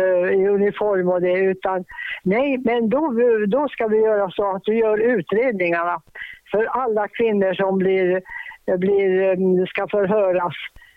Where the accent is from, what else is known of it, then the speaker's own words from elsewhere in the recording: Kukkolaforsen, Norrbotten County, Sweden; Jag brukar säga att jag kommer från Kukkolaforsen, för de flesta människor känner ju till det numera.